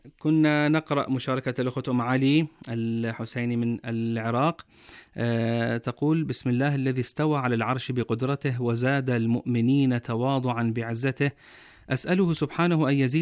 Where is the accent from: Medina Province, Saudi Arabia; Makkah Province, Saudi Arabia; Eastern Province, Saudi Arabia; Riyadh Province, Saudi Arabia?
Eastern Province, Saudi Arabia; Qatif; تحت 8 درجات مئوية عندنا في القطيف